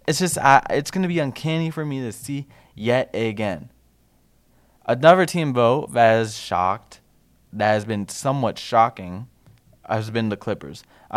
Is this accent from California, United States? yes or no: no; New York, United States; And, I'm from New York. Like, I love the Knicks as well